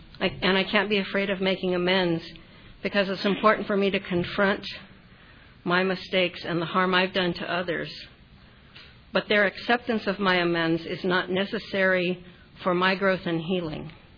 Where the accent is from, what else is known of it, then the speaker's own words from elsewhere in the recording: Los Angeles, California, United States; And I'm not from New York. I'm a third-generation Angelino.